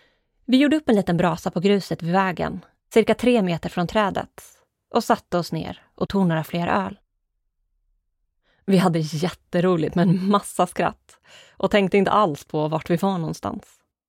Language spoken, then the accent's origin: Swedish; Ödeshög, Östergötland, Sweden; Jag är nu 30 år gammal och född och uppvuxen i Ödeshög.